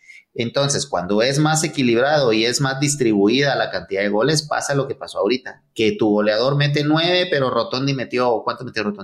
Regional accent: Guatemala; un jugador de los nuestros como guatemalteco

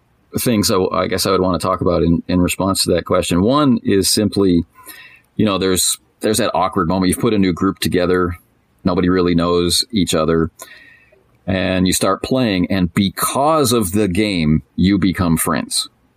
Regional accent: Canada; I'm Canadian

